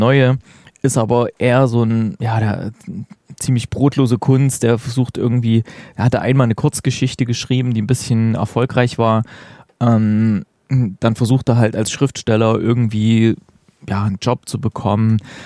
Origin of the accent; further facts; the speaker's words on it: East Germany, Germany; Vielleicht ist es so ein Ding, weil bei uns im Osten damals, da liefen sehr viele französische Komödien mit Pierre Richard im Kino.